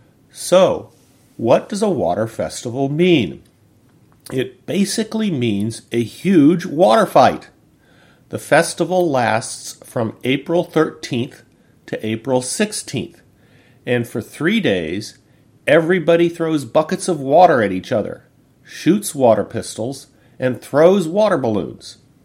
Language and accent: English; United States; now in Thailand; I'm from America, but I live in Thailand.